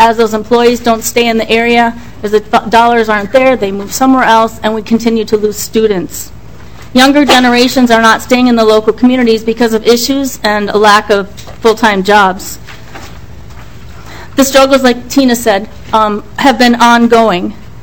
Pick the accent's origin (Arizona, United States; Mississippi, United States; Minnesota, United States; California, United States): Minnesota, United States; I grew up on the Iron Range. So that area is definitely hurting. Talk about jumping from the frying pan into the fire. I'm now a Mille Lacs business owner.